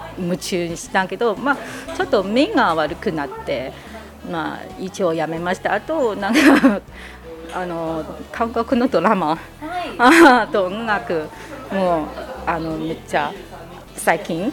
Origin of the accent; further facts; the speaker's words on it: Beijing, China; Japanese is a second language; now in Japan; 私は北京出身だから、まあ大都市で、あのめっちゃあのインターナショナル、あの特性的な